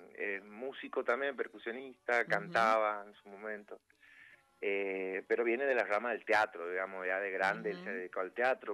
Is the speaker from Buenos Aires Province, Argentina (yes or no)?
no; Santiago del Estero, Argentina; Yo soy de Santiago del Estero.